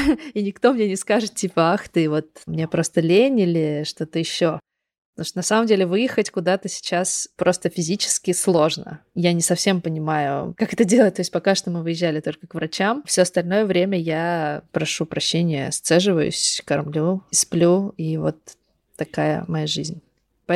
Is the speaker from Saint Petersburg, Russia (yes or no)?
no; Kogalym, Khanty-Mansi Autonomous Okrug, Russia; also born or lived in Surgut; я вот выросла в Западной Сибири, в городе Когалым. Это рядом с Сургутом, с Тюменью, вот в этом регионе.